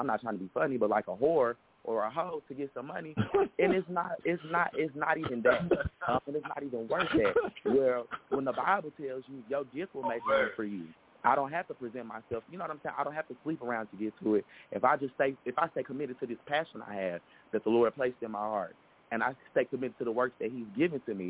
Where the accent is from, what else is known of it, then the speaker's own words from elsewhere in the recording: Dallas, Texas, United States; Show me somebody out of Dallas from my hometown.